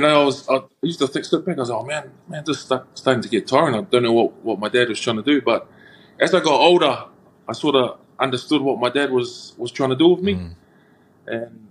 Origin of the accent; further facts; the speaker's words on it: South Auckland, Auckland, New Zealand; Born and bred in South Auckland. My parents were born in Samoa.